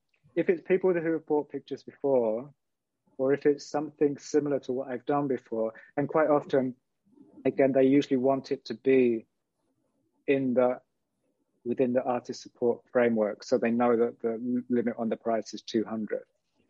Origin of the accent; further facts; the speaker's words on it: United Kingdom; because I'm British, but I'm based in EU.